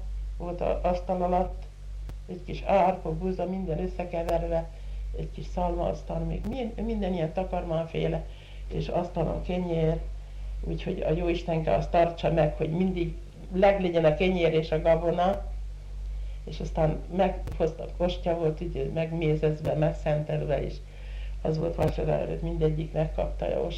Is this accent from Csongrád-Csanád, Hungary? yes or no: no; Taksony, Pest, Hungary; born there; Taksonyon születtem, 68